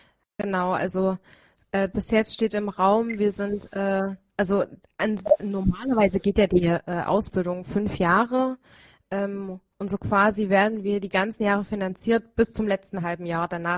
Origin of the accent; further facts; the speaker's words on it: Saxony, Germany; Also ich komme aus Sachsen, habe dort in der Pflege gearbeitet